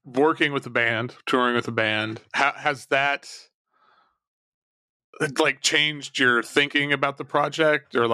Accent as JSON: {"language": "English", "town": "Tulsa", "region": "Oklahoma", "country": "United States", "tie": "born or raised there", "said": "where I grew up in West Tulsa, there are a bunch of oil refineries."}